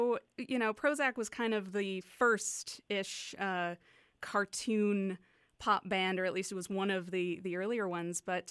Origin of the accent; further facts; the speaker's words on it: Calgary, Alberta, Canada; I grew up in Calgary